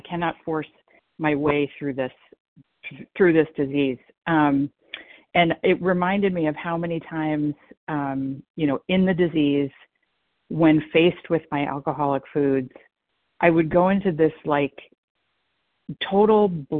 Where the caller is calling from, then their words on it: Massachusetts, United States; I am calling from Massachusetts and very, very grateful to be here.